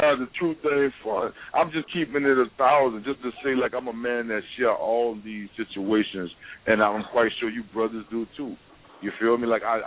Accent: New Orleans, Louisiana, United States; I'm from New Orleans. That's just how it goes sometimes.

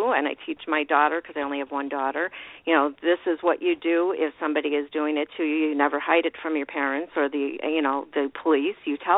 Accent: Chicago, Illinois, United States; Well, heck, I grew up in Chicago. I grew up with the gangs.

